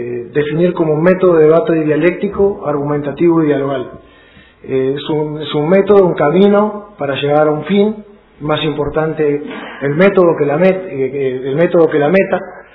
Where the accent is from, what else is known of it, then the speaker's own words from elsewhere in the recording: El Maitén, Chubut, Argentina; also born or lived in La Plata; Soy, digamos, del Maitén y arranqué estudiando en La Plata y después seguí en los tribunales de La Plata